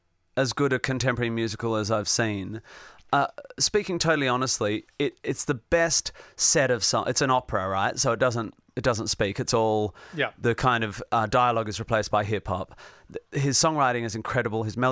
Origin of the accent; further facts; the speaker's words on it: Perth, Western Australia, Australia; also born or lived in Northampton; Perth, West Australia. So I don't have a lot of memories of like going to the pub or anything, but yeah, I was born in Northampton.